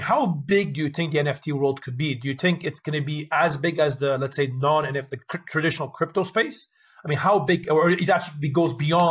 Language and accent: English; Montreal, Quebec, Canada; I'm from Montreal, Canada, and I'm a big fan of the Montreal Canadiens.